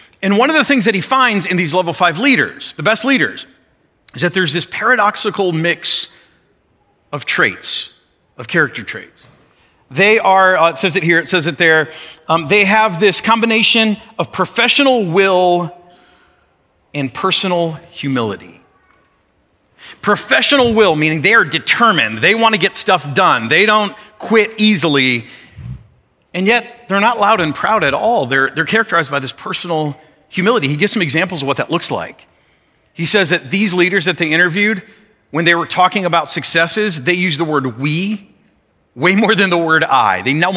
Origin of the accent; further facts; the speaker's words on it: Detroit, Michigan, United States; We're from Detroit, so that's our thing.